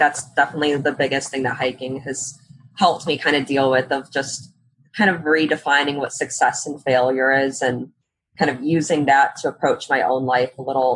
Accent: Ohio, United States; So I'm from Northeast Ohio, kind of near the like Kent, Akron area.

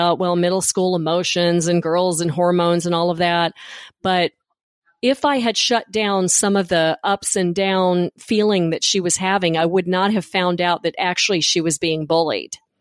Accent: Memphis, Tennessee, United States; because I'm originally from Memphis, and someone called me a Tennessee hound dog.

